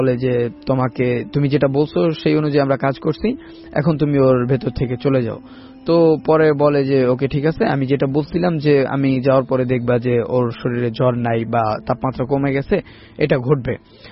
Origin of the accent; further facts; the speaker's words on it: Shibchar, Dhaka Division, Bangladesh; আমাদের গ্রামের বাড়ি হচ্ছে মাদারীপুরের শিবচরে